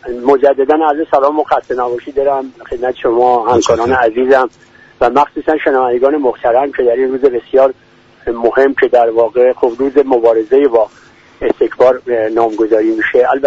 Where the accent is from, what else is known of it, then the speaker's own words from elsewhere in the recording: Iran; شما سوال میشه شما میگی من از ایران هستم